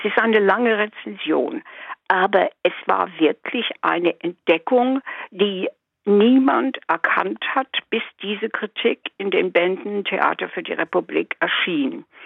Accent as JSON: {"language": "German", "region": "England", "country": "United Kingdom", "said": "Ich komme aus England, bin das Kind eines Exilanten"}